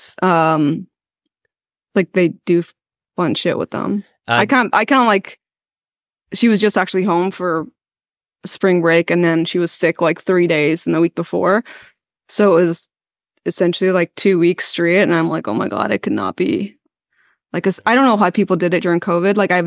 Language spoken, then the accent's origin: English; Belfast, Northern Ireland, United Kingdom; I'm from Belfast, which is Northern Ireland.